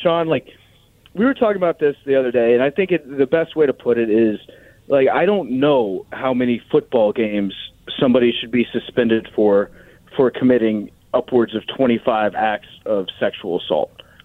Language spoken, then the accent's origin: English; Herndon, Virginia, United States; But, I mean, like, listen, I grew up in Herndon, okay?